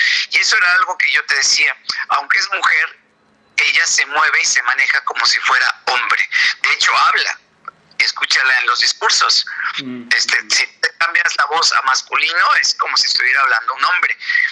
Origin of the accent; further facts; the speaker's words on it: Mexico; now in Uruguay; cuando yo me vine de México hacia Uruguay, el dólar estaba en 20.